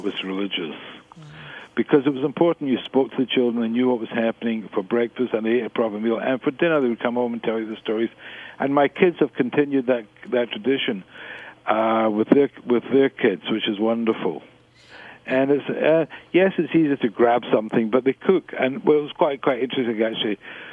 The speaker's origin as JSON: {"language": "English", "country": "United Kingdom", "moved": "yes", "lives_now": "Canada", "said": "But when we come from Britain, and in the UK, you were never more than 70 miles away from the sea, no matter where you lived there."}